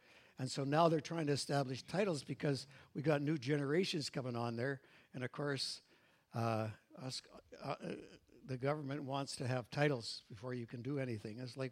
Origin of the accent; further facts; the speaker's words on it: Canada; There are benefits of being a Canadian.